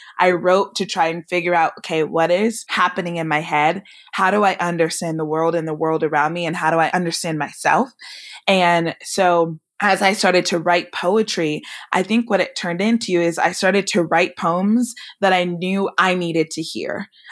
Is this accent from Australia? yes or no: no; California, United States; So I grew up in the Bay Area. My parents have always been super open and accepting about how we pursued things